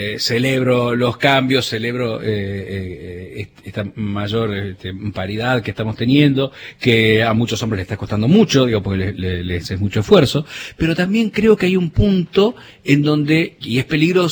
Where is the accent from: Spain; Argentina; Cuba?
Argentina; Santa Fe; now in Buenos Aires, Argentina; Yo vengo de Santa Fe, pero ahora estoy en el Abasto.